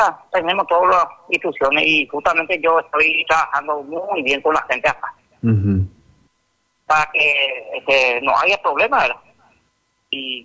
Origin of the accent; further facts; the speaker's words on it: Paraguay; como paraguayo, me gusta solo guaraní.